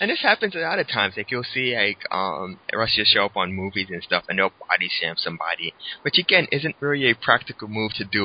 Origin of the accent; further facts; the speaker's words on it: United States; born there; Yeah, I'm American. Okay, I'm American by birth. I'm Jamaican by.